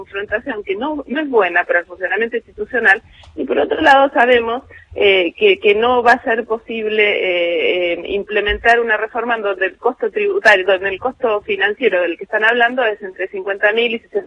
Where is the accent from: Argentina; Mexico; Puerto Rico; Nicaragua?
Argentina; Neuquén; Yo soy neuquina, pero no por eso tiro para Neuquén